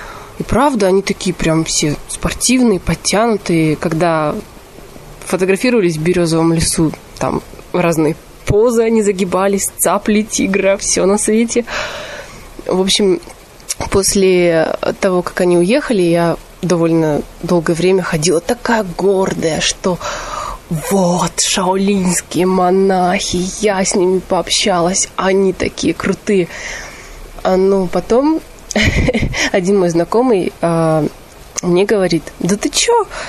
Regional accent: Chita, Zabaykalsky Krai, Russia; я из Читы. В данный момент я нахожусь в России.

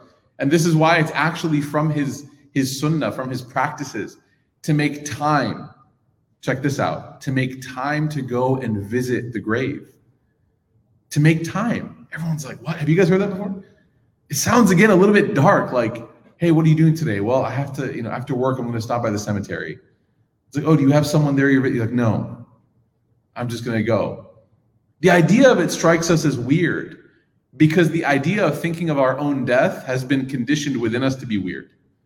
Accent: Chicago, Illinois, United States; I'll never forget, you know, every single time growing up in Chicago when a friend from our demographic passed away

